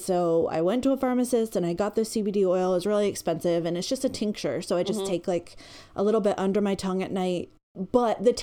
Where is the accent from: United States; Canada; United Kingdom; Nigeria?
Canada; West Coast; My accent's weird because I grew up on the West Coast.